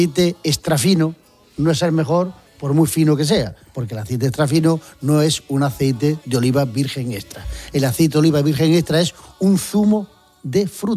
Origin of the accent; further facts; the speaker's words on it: Jaén, Andalusia, Spain; Los primeros que tenemos que hacerlo somos los de Jaén.